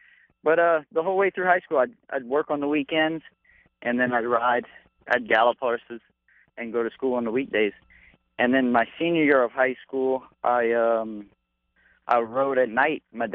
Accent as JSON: {"language": "English", "region": "Louisiana", "country": "United States", "tie": "born or raised there", "said": "growing up in Louisiana, we always grew up around horses, and horses were always there."}